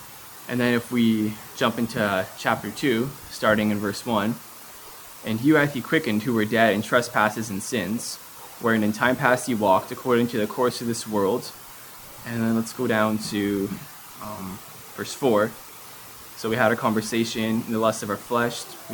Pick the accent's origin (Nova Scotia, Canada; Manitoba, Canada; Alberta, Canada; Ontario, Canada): Ontario, Canada; I'm from Ontario too, just lived here for a few more years